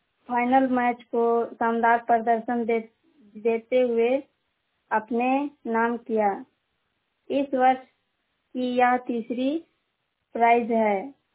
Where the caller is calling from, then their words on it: Vishnugarh, Jharkhand, India; विष्णुगढ़ प्रखंड के मरमो पंचायत से बोल रही हूँ।